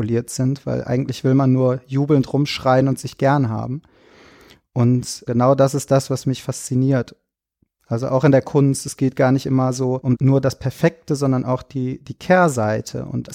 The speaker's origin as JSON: {"language": "German", "country": "Germany", "tie": "born or raised there", "said": "Ich bin als Kind groß geworden in Deutschland, aber ich habe einen italienischen Vater und habe deswegen auch ganz, ganz viel Zeit in Italien verbracht."}